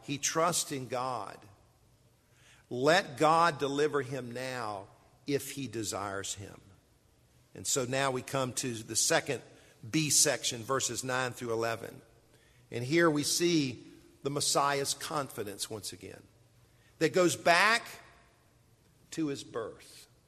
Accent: Columbia, South Carolina, United States; I'm a native South Carolinian. I grew up in Columbia.

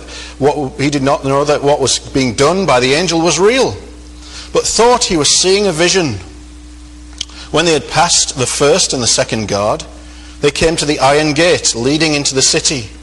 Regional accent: England, United Kingdom; accent: English; you don't have to get used to my English accent quite so much as other places I go to.

